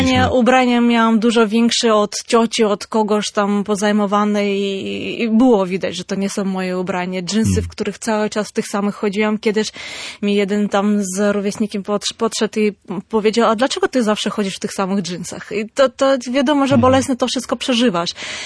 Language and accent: Polish; Armenia; born there; Polish is a second language; Nie jestem z prowincji, jestem z miasta. Urodziłam się w mieście.